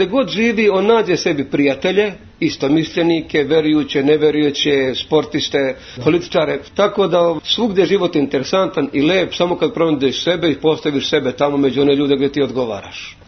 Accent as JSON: {"language": "Serbian", "country": "Australia", "said": "mi smo iz Australije"}